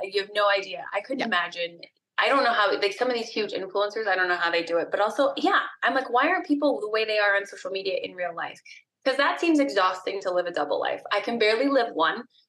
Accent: Montana, United States; I was born and raised in Montana, like talk about one of the best upbringings ever.

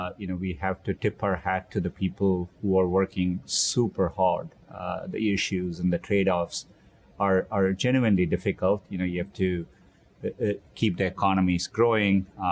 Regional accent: Chennai, Tamil Nadu, India; I grew up in Chennai, India, and a big part of my childhood was, really pretty severe water scarcity.

